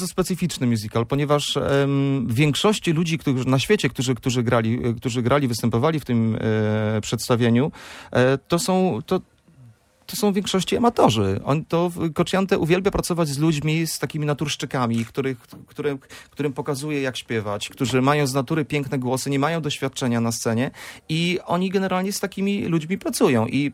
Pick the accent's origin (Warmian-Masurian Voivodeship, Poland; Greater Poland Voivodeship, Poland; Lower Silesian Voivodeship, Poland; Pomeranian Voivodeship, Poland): Lower Silesian Voivodeship, Poland; Wrocław; now in Warsaw, Poland; To, że mieszkam w Warszawie, nie znaczy, że jestem z Warszawą związany, ponieważ ja jestem z Wrocławia.